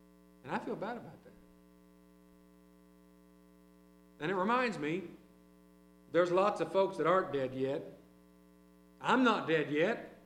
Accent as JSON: {"language": "English", "town": "Ada", "region": "Oklahoma", "country": "United States", "said": "You know, I'm from Ada. Ada has its own small town newspaper."}